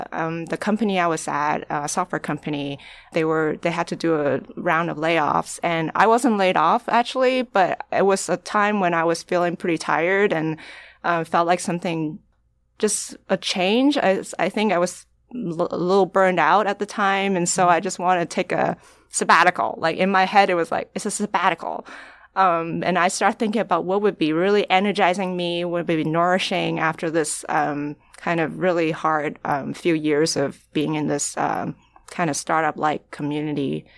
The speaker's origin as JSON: {"language": "English", "country": "Hong Kong", "tie": "born or raised there", "said": "like I grew up in Hong Kong, and growing up, my parents loved taking me to the beach."}